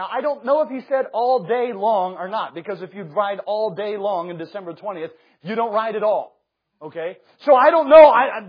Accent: South Carolina, United States; I grew up in South Carolina. We had a union building. It was about the size of this piano.

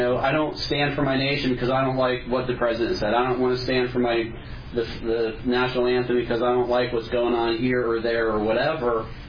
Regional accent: United States; I'm 50 years old. I was taught to love my country. I was taught to be proud of being an American.

